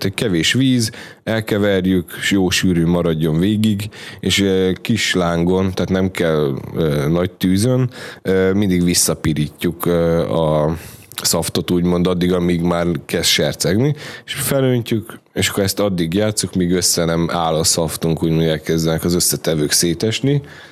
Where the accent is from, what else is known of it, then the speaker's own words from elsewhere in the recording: Great Hungarian Plain, Hungary; mivel alföldi gyerek vagyok, meg szerintem mindannyian közülünk